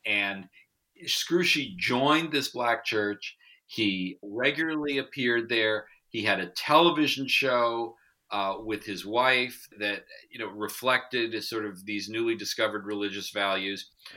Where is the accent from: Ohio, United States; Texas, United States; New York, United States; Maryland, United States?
New York, United States; New York City; You know, I'm also from New York, and I also grew up riding the subways.